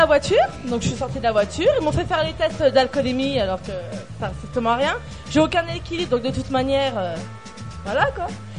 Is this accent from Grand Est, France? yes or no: yes; Grand Est, France; now in Thonon-les-Bains, France; ça fait pas longtemps que j'habite Thonon, parce que je suis des Vosges.